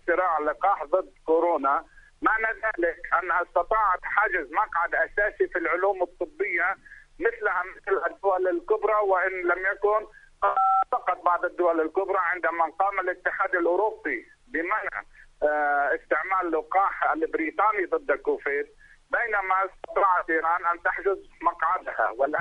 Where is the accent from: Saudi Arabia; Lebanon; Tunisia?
Lebanon; وعندنا في لبنان نماذج كثيرة من علماء ومخترعين